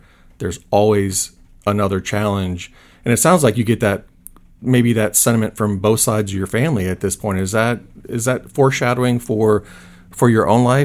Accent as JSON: {"language": "English", "town": "Seffner", "region": "Florida", "country": "United States", "tie": "born or raised there", "said": "I grew up in Sefner, and so in the middle of orange trees and strawberry fields."}